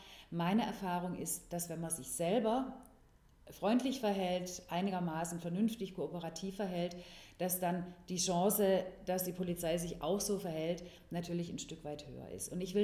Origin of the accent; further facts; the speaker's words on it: Baden-Württemberg, Germany; accent: Swabian; Ihr könnt an meinem Dialekt hören, dass ich aus dem Schwäbischen komme, aber tatsächlich bin ich tätig in Lörrach und Freiburg, also im Südbadischen.